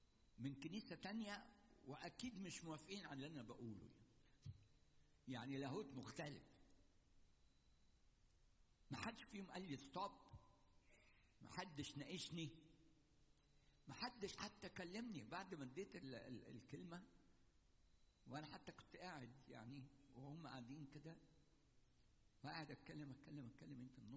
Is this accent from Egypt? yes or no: yes; Egypt; يعني إحنا كمصريين ساعات كتير، متأسف إن أنا بقول الكلام ده.